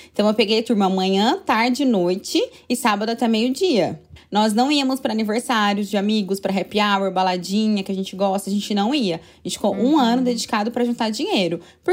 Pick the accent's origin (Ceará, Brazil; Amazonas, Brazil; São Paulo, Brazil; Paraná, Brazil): São Paulo, Brazil; Campinas; Que eu sou de Campinas, São Paulo